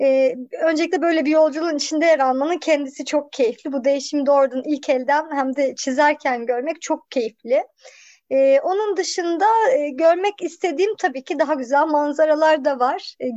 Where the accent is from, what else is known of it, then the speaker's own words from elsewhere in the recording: Ankara, Turkey; born there; Ben 87'de Ankara doğumluyum.